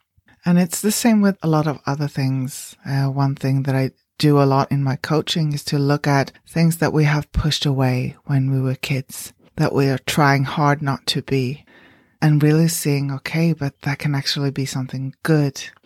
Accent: Sweden; now in New Zealand; And if you don't know me, I live in New Zealand, but I'm originally from Sweden, and we've been in New Zealand for about almost 7 years now.

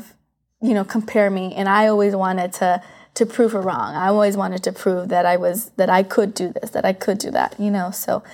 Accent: Aurora, Colorado, United States; I was born in the Springs, Colorado Springs. And then we moved to Aurora, Colorado. So it was the three of us kids growing up in Aurora, Colorado.

